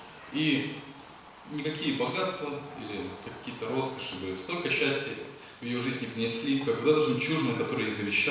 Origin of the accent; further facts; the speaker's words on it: Kemerovo Oblast, Russia; я из Сибири, из Кемеровской области.